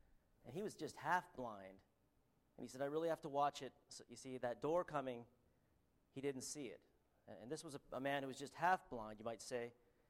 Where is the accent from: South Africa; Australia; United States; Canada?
Canada; but I am Canadian and I have an accent, so I hope everyone will be able to understand me.